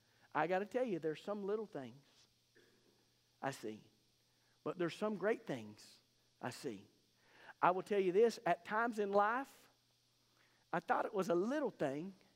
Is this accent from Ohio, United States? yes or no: no; Madill, Oklahoma, United States; Don't ever forget growing up in Medill, Oklahoma.